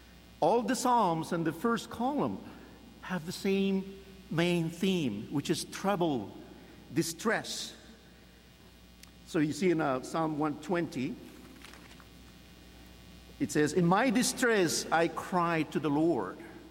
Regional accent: Peru; now in United States; I'm originally from Peru, South America. I lived in the United States more than half of my life

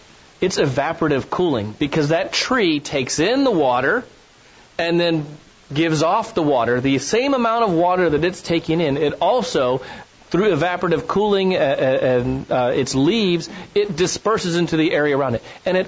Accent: Ohio, United States; I grew up in Ohio, and I never fully appreciated trees and greenery until I moved to Arizona.

